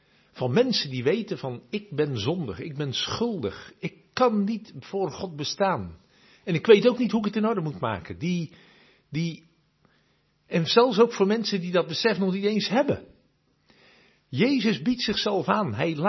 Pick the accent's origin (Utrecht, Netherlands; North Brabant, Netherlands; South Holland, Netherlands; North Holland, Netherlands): South Holland, Netherlands; Rotterdam; Ik kom zelf van oorsprong uit Rotterdam. Ik kan me Rotterdam nog herinneren, dat het 15 jaar geleden was.